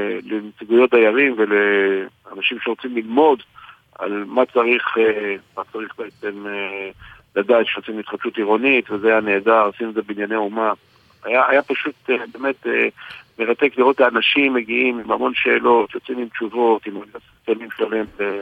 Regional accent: Haifa, Haifa District, Israel; also born or lived in Krayot; גדלתי בנווה שאנן, עד גיל 6, אחרי זה עברתי לקריות, אחרי זה אחרי הצבא עברתי למרכז.

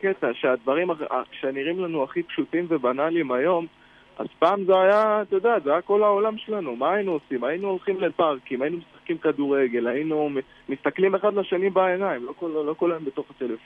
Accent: Ma'ale Adumim, West Bank, Palestine; אני גדלתי במעלה אדומים, ומי שמכיר את המקום הזה יודע, ואגב אני כאילו בן 19

